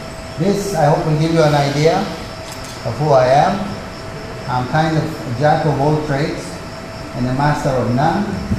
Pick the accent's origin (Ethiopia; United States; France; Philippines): Ethiopia; Addis Ababa; this will also give you a chance to see what my hometown looks like. Because some people are wondering if there was electricity or anything like that, you know, sometimes. So my kids were standing on trees. So, we have nice homes and asphalt roads and all that. It's the diplomatic capital of Africa